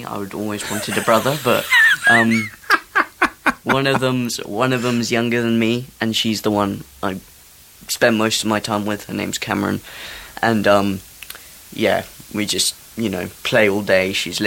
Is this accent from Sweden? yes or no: no; South Africa; now in Isle of Wight, United Kingdom; I was born on the island, but I moved to South Africa for most of my life. But we came back because most of the family's here.